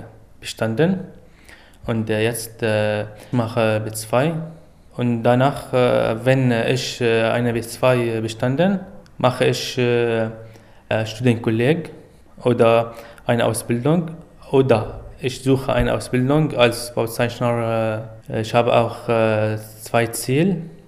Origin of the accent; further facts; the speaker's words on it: Syria; German is a second language; now in Germany; und komme aus Syrien. Ich bin 28 Jahre alt. Ich bin nach Deutschland geflüchtet, weil wegen Kriegs in meiner Heimat gibt.